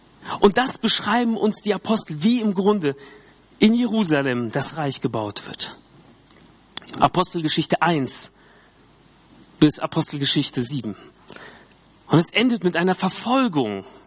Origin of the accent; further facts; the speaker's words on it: Hesse, Germany; Ich liebe Hessen, ich komme aus Hessen, aber es ist nicht wirklich groß.